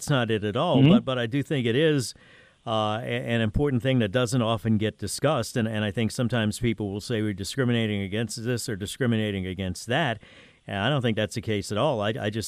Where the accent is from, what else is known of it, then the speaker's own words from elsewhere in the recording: New Orleans, Louisiana, United States; You know, I grew up in Algiers. We didn't have a lot of second lines there